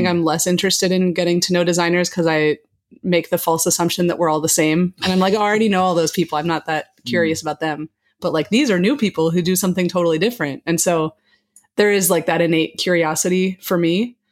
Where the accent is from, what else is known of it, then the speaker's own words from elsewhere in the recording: Midwest, United States; Well, I grew up in the Midwest, so I think it's like the natural, you know